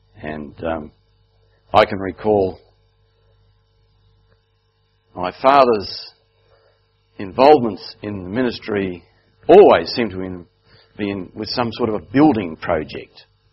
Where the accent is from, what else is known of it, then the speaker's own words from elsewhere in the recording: Cairns, Queensland, Australia; born there; I was born in Cairns, actually, many years before, just after the war, and Horsham was our second town back in Australia.